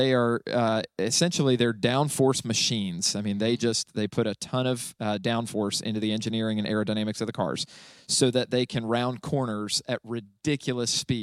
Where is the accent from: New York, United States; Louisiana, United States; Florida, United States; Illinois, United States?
Florida, United States; Orlando; Yeah, sorry, however you're supposed to say it. I'm from Orlando, forgive me.